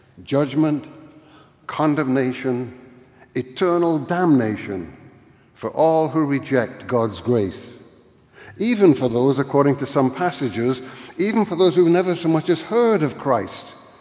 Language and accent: English; Scotland, United Kingdom; But being Scottish in my day meant living in a divided world, a world truly of the good and the evil, the chosen and the damned. And whatever the case today in Scotland